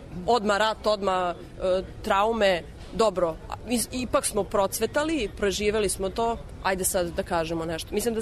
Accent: Vojvodina, Serbia; ja sam odrasla u Vojvodini

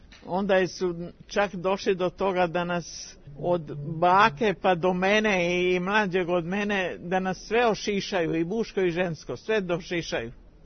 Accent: Slavonia, Croatia; born there; inače sam rođena u Hrvatskoj tada, jel, pa i sada postoji, Slavonka sam, Srpkinja sam.

